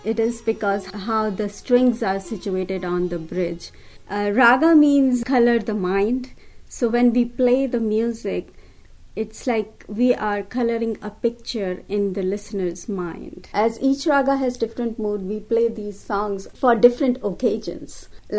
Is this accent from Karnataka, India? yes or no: no; Uttar Pradesh, India; English is a second language; also born or lived in Rajasthan; now in Johnston, United States; Originally, I'm from India, but now I live with my husband in Iowa, Johnston, with my two kids. I came in America in 1992. I'm from Uttar Pradesh. It's a state near Delhi. I studied in state of Rajasthan.